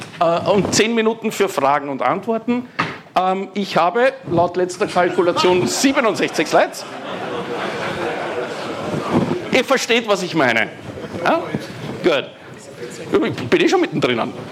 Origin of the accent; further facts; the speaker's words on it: Vienna, Austria; Ich bin Österreicher, das hört man wahrscheinlich. Ich bin Wiener. Ich spreche relativ schnell und wahrscheinlich für euch vielleicht unverständliches Deutsch.